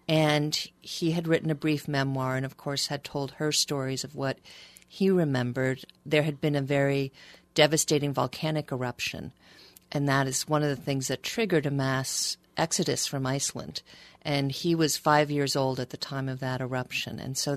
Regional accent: New York, United States; I grew up in New York.

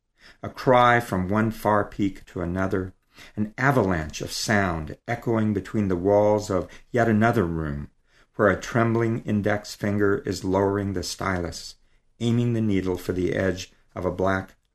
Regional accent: New Mexico, United States; also born or lived in Cleveland, Ohio / Southern Illinois; And I grew up in New Mexico. I'm actually a Midwestern boy. I was born in Cleveland, Ohio. My parents are from Southern Illinois. And we lived in Ohio and Southern Illinois until I was nine.

